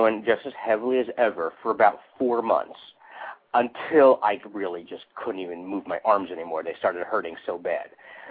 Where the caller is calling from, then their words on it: East Brunswick, New Jersey, United States; I'm in East Brunswick, New Jersey.